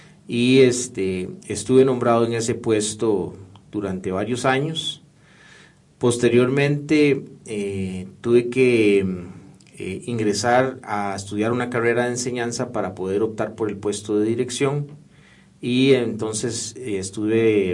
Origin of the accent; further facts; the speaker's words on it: Tejar del Guarco, Cartago, Costa Rica; yo soy nativo de Tejar del Guarco de Cartago. Mi familia es de ahí, de 500 metros al norte de la Basílica de Tejar del Guarco. Ese es el lugar donde desarrollo mi infancia.